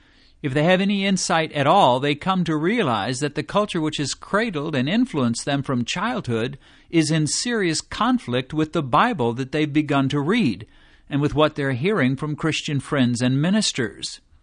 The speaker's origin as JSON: {"language": "English", "region": "Missouri", "country": "United States", "tie": "born or raised there", "said": "What a far cry from my own experiences growing up in Missouri, eating hamburgers and pizza, playing baseball, and watching Popeye and Mighty Mouse on television as a child"}